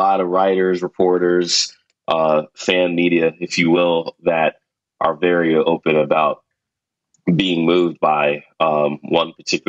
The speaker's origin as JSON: {"language": "English", "town": "Philadelphia", "region": "Pennsylvania", "country": "United States", "said": "You gotta remember, I'm from Philly back when Sean Bradley and Clarence Weatherspoon were in NBA Jam."}